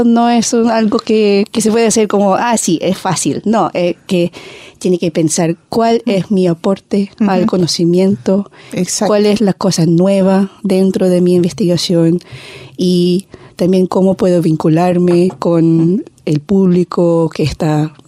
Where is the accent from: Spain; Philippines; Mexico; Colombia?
Philippines; Porque vivir en Filipinas, yo soy de Filipinas originalmente. Ahí somos un país de 7.000 islas.